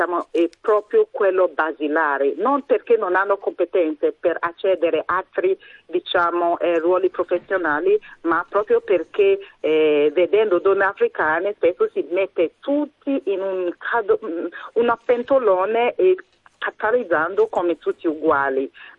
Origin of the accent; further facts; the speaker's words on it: Benin City, Edo, Nigeria; Italian is a second language; E ti dico già da dove vengo dalla Nigeria, Benin City di preciso